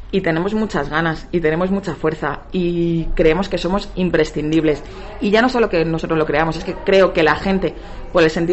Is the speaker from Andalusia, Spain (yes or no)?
no; Piedralaves, Castile and León, Spain; como abulense, como piedralaveña y como castellano-leonesa, voy a defender los intereses de mi pueblo, de mi provincia y de mi comunidad